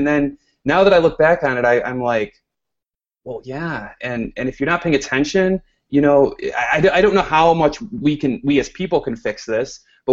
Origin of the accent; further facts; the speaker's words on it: Detroit, Michigan, United States; And let me go full circle here and say, you know, this happened in Detroit, my hometown, you know, a few years ago.